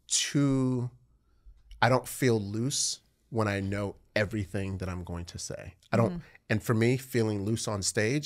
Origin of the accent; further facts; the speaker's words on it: Nigeria; I'm Nigerian